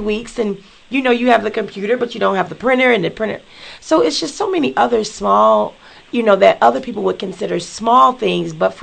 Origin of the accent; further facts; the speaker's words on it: Illinois, United States; Yes, I grew up in Cabrini.